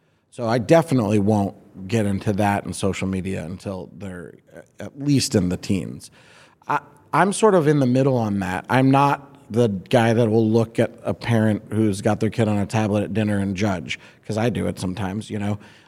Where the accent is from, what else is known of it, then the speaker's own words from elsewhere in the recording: Boston, Massachusetts, United States; I grew up in Boston, and I would come home when the lights came on. I had that vibe going, and we'd bike all over Dorchester